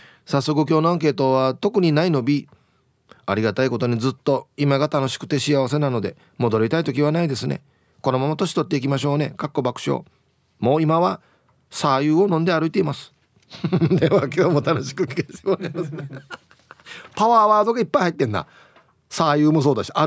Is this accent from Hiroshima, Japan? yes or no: yes; Hiroshima, Japan; やっぱ地元広島での公開放送というのは一生忘れることができない日だけね